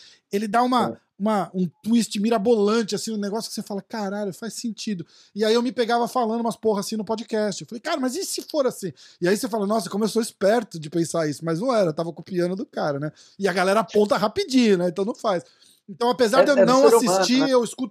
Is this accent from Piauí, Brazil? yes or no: no; São Paulo, Brazil; Eu sou de São Paulo também.